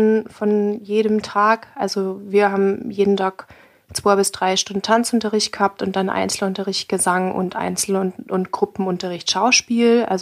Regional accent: Bavaria, Germany; Ja, ich bin ja gebürtig im Landkreis Rosenheim aufgewachsen und deswegen switch ich sofort hinein, wenn ich jemanden gegenüber sitze, der halt Mundart spricht.

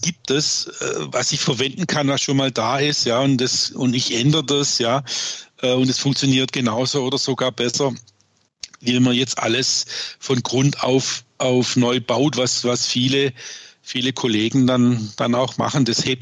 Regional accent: Swabia, Germany; born there; accent: Swabian; dann bin ich auch, was man sicherlich hört, gebürtiger Schwabe

